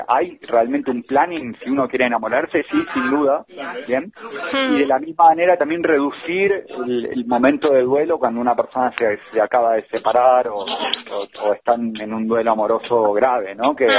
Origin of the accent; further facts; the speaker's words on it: Uruguay; yo soy neurobiólogo y soy uruguayo.